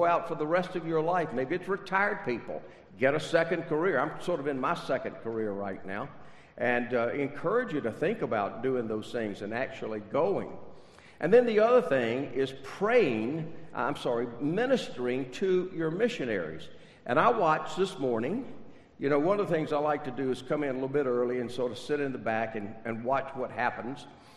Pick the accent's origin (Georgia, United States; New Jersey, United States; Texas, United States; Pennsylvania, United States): Georgia, United States; Macon; I grew up in Macon, Georgia, was born there, lived there, and my family's an old Macon family.